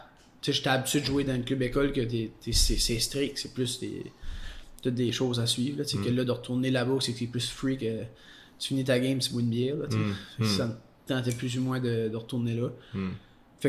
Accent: Saint-François, New Brunswick, Canada; moi je viens de Saint-François, au Nouveau-Brunswick, un petit coin de pays.

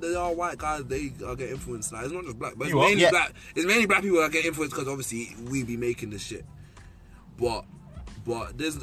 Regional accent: United Kingdom; born there; I'm born here. Okay, I'm British, but I don't see myself.

